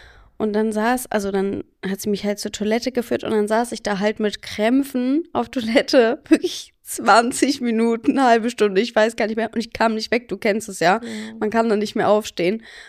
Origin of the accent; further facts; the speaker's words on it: Frankfurt, Hesse, Germany; 27 Jahre alt und komme aus Frankfurt.